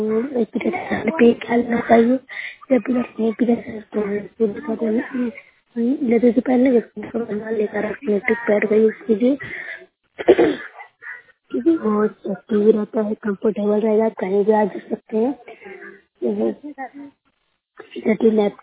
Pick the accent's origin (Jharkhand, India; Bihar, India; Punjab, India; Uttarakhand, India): Bihar, India; मैं ब्लॉग से हूँ, जिला नालंदा के निवासी हूँ।